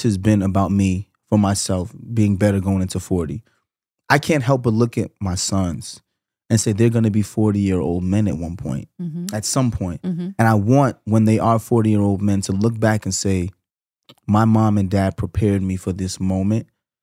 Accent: New York, United States; I'm a Southern boy. I cut pork. I'm from New York.

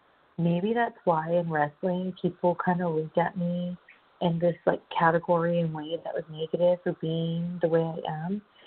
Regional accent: California, United States; because I grew up in SoCal, at first I was, like, jaded about it.

